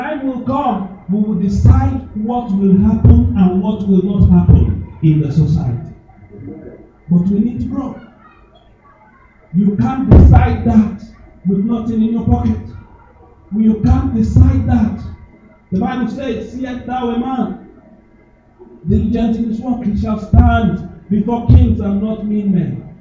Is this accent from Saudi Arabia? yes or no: no; Kogi, Nigeria; In my state, I'm from Kogi State